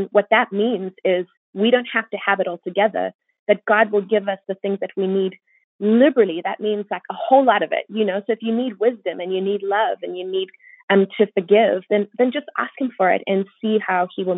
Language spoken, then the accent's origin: English; South Africa; And I was born and raised in South Africa. So my band is South African.